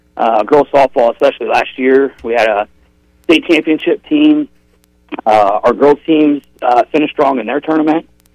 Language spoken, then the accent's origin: English; Dayton, Ohio, United States; growing up in the Dayton, Ohio area and playing on a rather large rec league